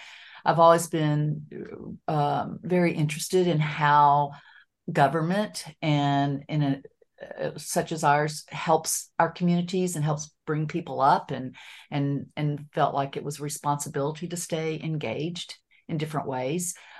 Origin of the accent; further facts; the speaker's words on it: Florida, United States; moved away as an adult; But before that, I grew up in Northwest Florida, sandy beaches and all. It was great. But I moved in. I'm one of six kids. I moved to Arkansas actually in college and never looked back.